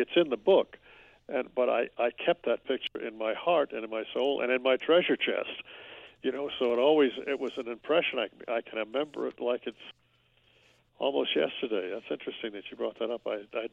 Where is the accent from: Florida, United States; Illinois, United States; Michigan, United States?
Michigan, United States; Detroit; born there; Well, I was born in Detroit.